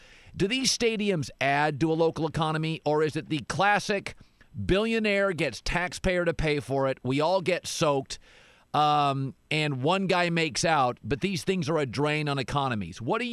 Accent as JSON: {"language": "English", "town": "Seattle", "region": "Washington", "country": "United States", "tie": "born or raised there", "said": "When I was a kid growing up in Seattle, you did everything at the Kingdome."}